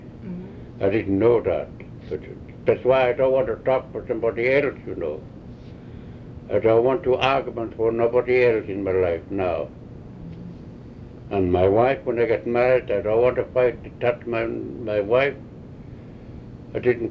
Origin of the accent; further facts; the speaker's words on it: Chatham Dock, British Columbia, Canada; born there; And I was born there, you know. When I was born in Chatham Dock